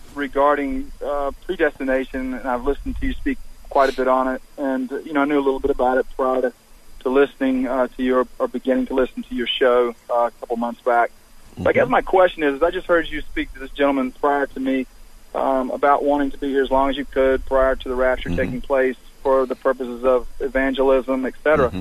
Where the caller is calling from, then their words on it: Durham, North Carolina, United States; I'm actually from Durham, but we've been living in Creedmore, a little Mayberry type town for the last 20 years.